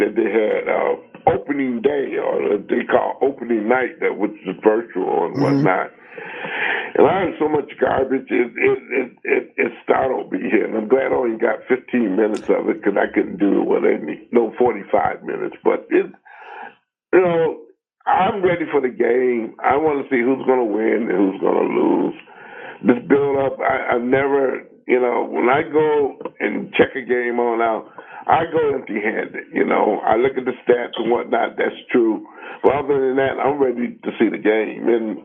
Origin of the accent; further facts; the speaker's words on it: Cincinnati, Ohio, United States; I'm from Cincinnati because my mother's from Kentucky. Louisville's right nearby.